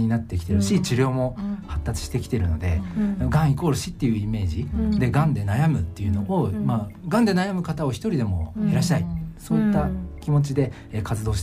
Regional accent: Chigasaki, Kanagawa, Japan; 僕の生まれ育った茅ヶ崎という町で

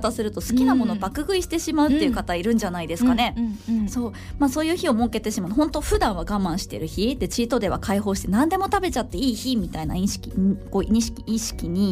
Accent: Akita, Japan; まあ私もともと秋田出身で秋田にいたから、カフェ代高くないってこう言われることも

